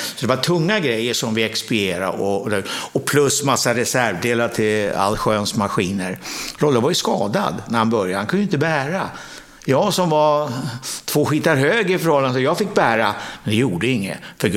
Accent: Nacka, Stockholm County, Sweden; Jag kommer ihåg när vi flyttade ut från Stockholm, för jag föddes i Stockholm 1948, då grät min mamma för att flytta ut på landet.

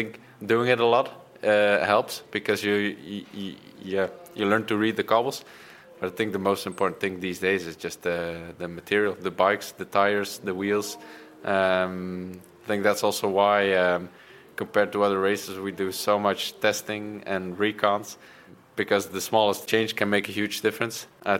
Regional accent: Bruges, Flanders, Belgium; English is a second language; I grew up in Bruges. The old center is full of cobbles. I don't think there's a lot of like normal paved roads.

